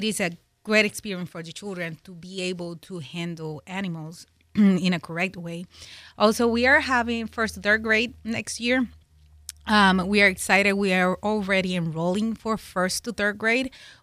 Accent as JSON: {"language": "English", "country": "Puerto Rico", "said": "Also, I'm from Puerto Rico. I cannot talk about the same things I talk in Puerto Rico because it's different culture."}